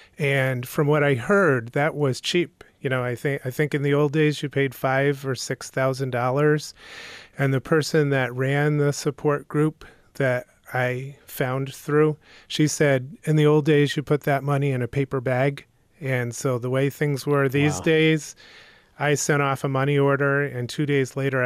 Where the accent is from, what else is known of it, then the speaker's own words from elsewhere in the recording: Albany, New York, United States; born there; I was born in Albany, New York.